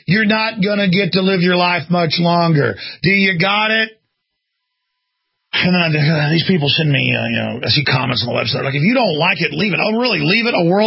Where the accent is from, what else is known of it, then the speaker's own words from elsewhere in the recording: United States; I mean, I'm as American as it gets, okay? Up one side and down the other. Pilgrim's Progress, baby, that's me. Pilgrim all the way, one side and down the other. And I, both sides of my family.